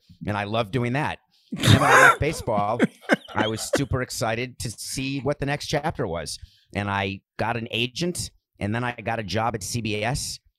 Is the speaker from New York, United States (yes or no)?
yes; New York, United States; also born or lived in Milwaukee, Wisconsin / Florida; I was born in Milwaukee, Wisconsin, and New York is my home.